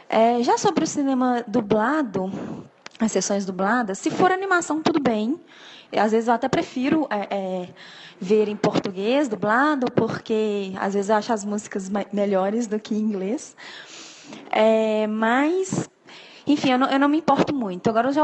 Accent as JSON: {"language": "Portuguese", "town": "Belo Horizonte", "region": "Minas Gerais", "country": "Brazil", "said": "tenho 30 anos, sou de Belo Horizonte."}